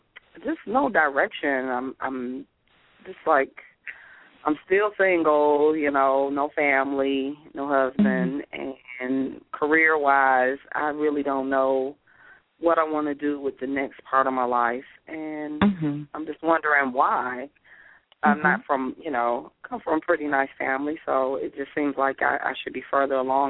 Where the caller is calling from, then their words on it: Detroit, Michigan, United States; I'm calling from Detroit.